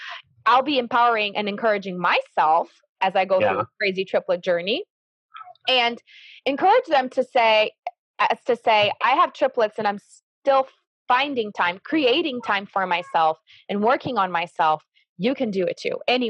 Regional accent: Brazil; because I'm from Brazil and I started tutoring my friends from school

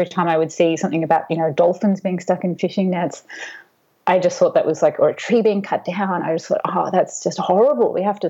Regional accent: Australia; I grew up in Australia

